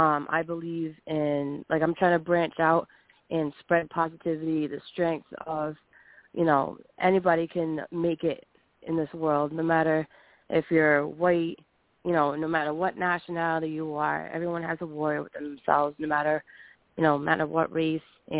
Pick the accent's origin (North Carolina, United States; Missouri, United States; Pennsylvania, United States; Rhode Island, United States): Rhode Island, United States; I am from the East Coast, and I am the women's champion for New World Wrestling Extreme. I have been the women's champion for over a year now, and I am actually from Rhode Island, from the East Coast